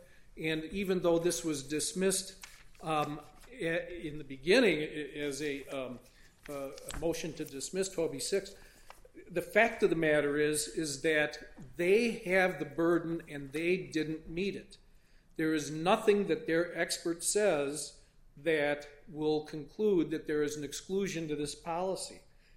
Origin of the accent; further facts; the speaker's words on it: Milwaukee, Wisconsin, United States; from Milwaukee, Wisconsin.